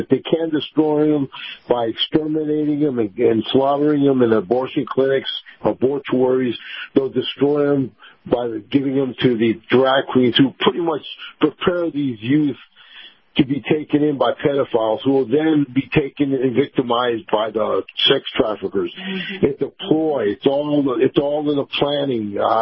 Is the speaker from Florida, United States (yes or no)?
yes; Tampa, Florida, United States; from Tampa.